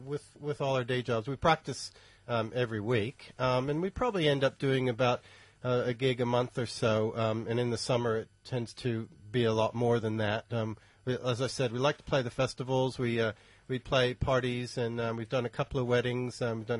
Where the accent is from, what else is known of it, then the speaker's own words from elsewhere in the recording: Pennsylvania, United States; also born or lived in New Jersey / Southern California; now in New Zealand; I grew up in Pennsylvania, born in New Jersey, which I generally don't like to admit too often.